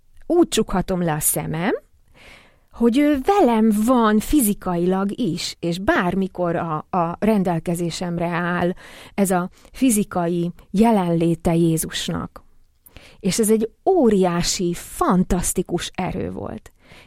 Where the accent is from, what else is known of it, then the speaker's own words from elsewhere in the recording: Southern Slovakia, Slovakia; és felvidékiként abszolút beleillettem ebbe a közegbe